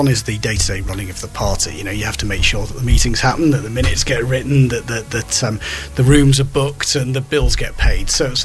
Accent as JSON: {"language": "English", "town": "St Helens", "region": "North West England", "country": "United Kingdom", "said": "No, I'm originally from St Helens, but the big sort of coal mining and dirty St Helens in the northwest"}